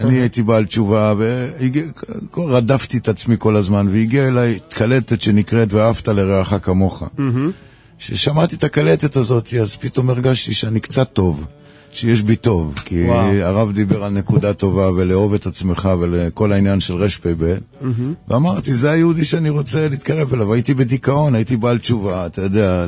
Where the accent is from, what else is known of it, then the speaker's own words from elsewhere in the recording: Bnei Brak, Tel Aviv District, Israel; also born or lived in Mikveh Israel / Paris; בבני ברק נולדתי במקווה ישראל, אחרי זה הייתי בפריז, ההורים שלי היו בשליחות, אבל בגיל 4.5 הגעתי לסמטת שדל בבני ברק.